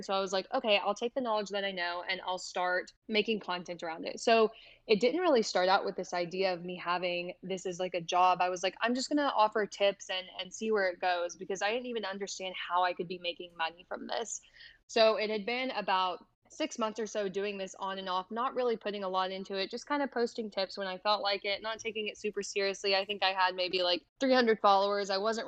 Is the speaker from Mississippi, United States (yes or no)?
no; Kentucky, United States; I'm 22 years old. I'm from Kentucky originally, but now I loosely live in Arizona.